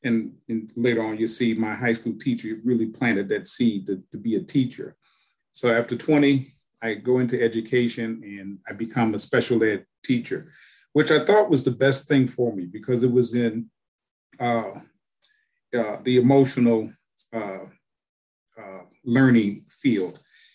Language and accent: English; Chicago, Illinois, United States; I'm from Chicago, and while in high school, I got into art